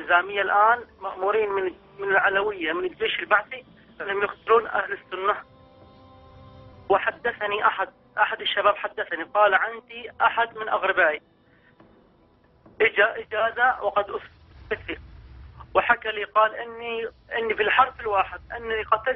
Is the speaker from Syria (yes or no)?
yes; Syria; now in Saudi Arabia; والله صح كلامك، انا سوري مقيم في السعودية.